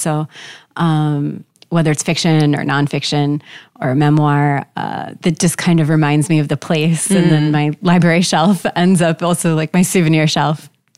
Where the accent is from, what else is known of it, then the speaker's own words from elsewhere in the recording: New York City, New York, United States; being a New Yorker, my husband and I don't own a car.